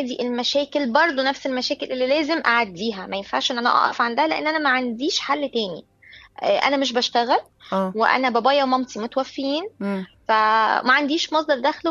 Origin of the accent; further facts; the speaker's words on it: Egypt; moved away as an adult; now in Cairo, Egypt; انا مش من القاهره، انا من بلد تانية، اوكي، من محافظه تانية. جينا من فتره مثلا سنه 2017 نقلنا القاهره بسبب ان المدارس عندنا في المحافظه بتاعتي مش كويسه قوي